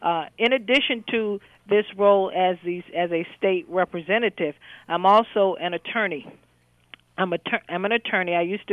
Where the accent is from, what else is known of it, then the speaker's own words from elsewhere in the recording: Miami, Florida, United States; I'm born and raised in Liberty City. I'm a product of the community. And I'm still in the community working hard for the community.